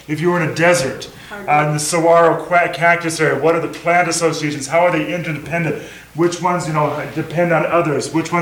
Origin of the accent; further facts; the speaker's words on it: West Coast, United States; moved away as an adult; also born or lived in Minnesota; I grew up in the West Coast, went to college in Minnesota. Got to Minnesota when I was 18, and it was the first time I'd ever been any place that didn't have mountains.